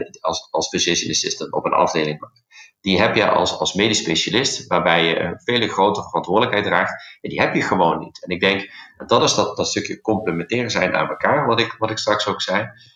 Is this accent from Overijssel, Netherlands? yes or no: no; Limburg, Netherlands; accent: Limburgish; Als ik aan het bed sta, ik spreek het Limburgs dialect.